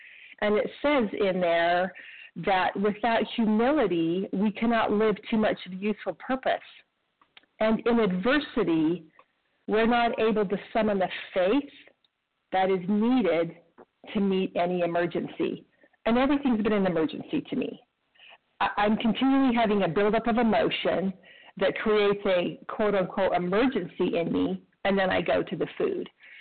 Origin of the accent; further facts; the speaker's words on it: Idaho, United States; I'm from Idaho, but calling from Scottsdale, Arizona for a few months. We spend the winters here, and we'll be heading back to Idaho soon.